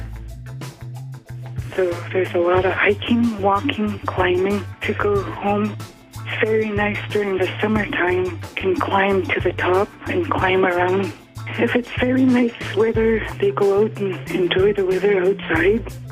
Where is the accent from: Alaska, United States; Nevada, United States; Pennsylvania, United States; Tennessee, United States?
Alaska, United States; Gambell; now in Diomede, United States; I'm originally from Gamble, but I live here in Diamond. When we last did a count, there was a little over 100 people.